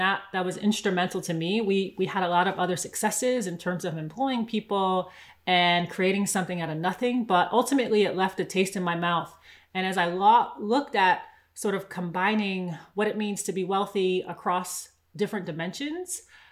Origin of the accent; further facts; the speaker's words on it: New York, United States; I'm from Strong Island. Other people might know that as Long Island, outside of New York City.